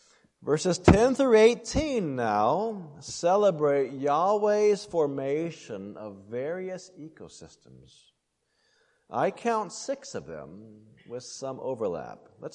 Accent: Colorado, United States; Now, I grew up in Colorado, and I don't mean to offend those of you from the east.

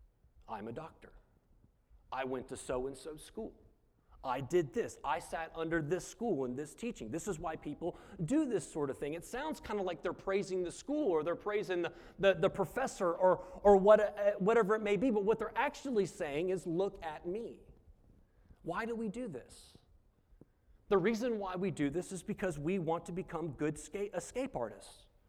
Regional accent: the South, United States; We'll be passive aggressive. We're from the South.

